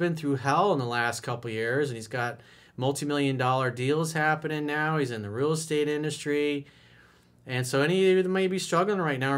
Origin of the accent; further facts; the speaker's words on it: United States; It's, you know, as an American, it's infuriating to see that.